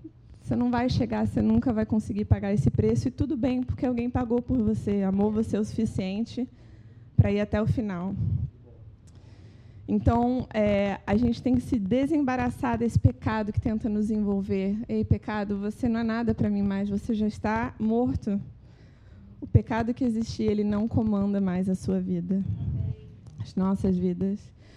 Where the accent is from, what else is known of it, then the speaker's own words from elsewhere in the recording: Goiás, Brazil; eu sou de Goiás, eu sou da fazenda. Minha vida era andar a cavalo.